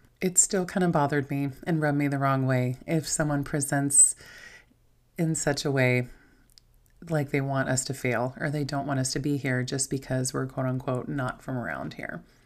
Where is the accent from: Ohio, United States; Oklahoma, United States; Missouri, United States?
Ohio, United States; also born or lived in Louisiana; I was randomly born in Louisiana, but I wasn't raised there. I was raised in Ohio, but I wasn't born there.